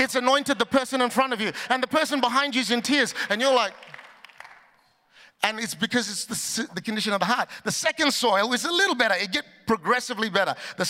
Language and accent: English; Australia; I'm Aussie on the inside, but Asian on the outside.